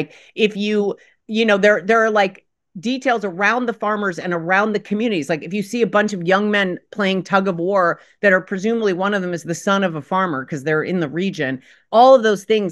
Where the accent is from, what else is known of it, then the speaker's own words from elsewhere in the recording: New York City, New York, United States; I grew up in New York City. I lived in Lower Manhattan and I went to school in Upper East Manhattan.